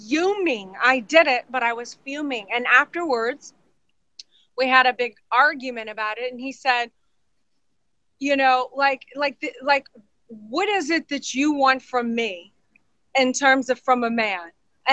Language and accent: English; the South, United States; I'm from the South. I love to entertain people